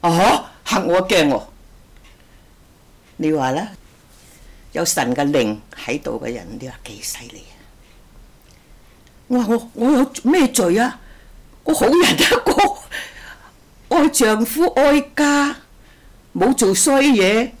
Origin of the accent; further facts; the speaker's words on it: Guangdong, China; 我個老公山東人，我廣東人，我18歲，佢講個話我一句都唔識聽